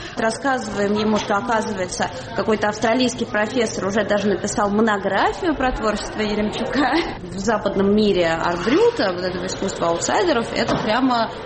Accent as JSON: {"language": "Russian", "country": "Russia", "said": "я журналист из России"}